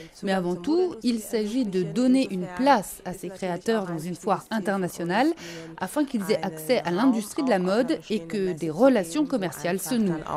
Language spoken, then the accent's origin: French; Uganda; now in Germany; En 2009-2010, je suis allée en Ouganda, mon pays d'origine.